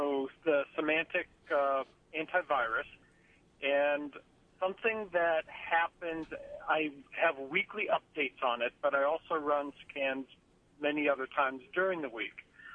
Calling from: Fairport, United States; I'm calling from Fairport.

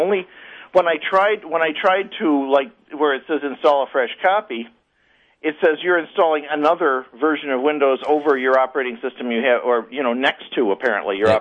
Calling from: Greece; I'm in Greece.

